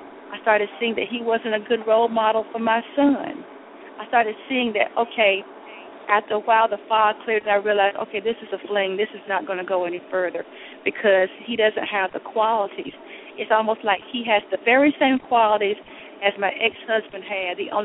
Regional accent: the South, United States; oh, God, they would know that I'm a Southerner. I smile too much, you know.

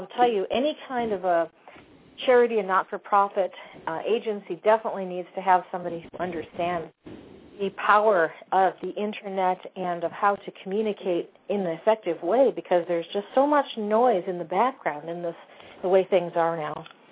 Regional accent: Chicago, Illinois, United States; I remember when I was born and raised in Chicago as well and had relatives from Florida

